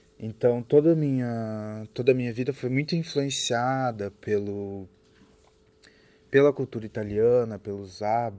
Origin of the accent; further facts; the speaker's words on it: Abelardo Luz, Santa Catarina, Brazil; Nasci em Abelardo Luz, que é uma cidade muito pequena, de 5 mil habitantes, e aos 18 anos eu me mudei para Chapecó, que é uma cidade a 80 quilômetros da minha cidade natal.